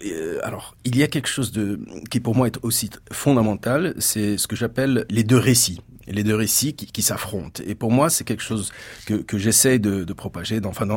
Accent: Morocco; parce que je suis marocain à l'origine

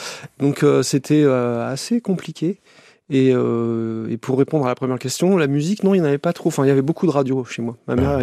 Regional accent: Hauts-de-France, France; J'ai passé mon enfance dans le sud de l'Oise, à la limite du Val d'Oise. Donc en fait, je suis un banlieusard, mais qui a vécu dans l'Oise, qui est une sorte de grande campagne, un peu un trou perdu.

